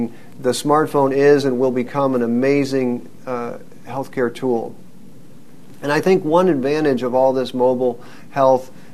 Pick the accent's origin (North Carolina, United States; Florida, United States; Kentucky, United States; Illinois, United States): Kentucky, United States; Louisville; from the University of Louisville, which is my hometown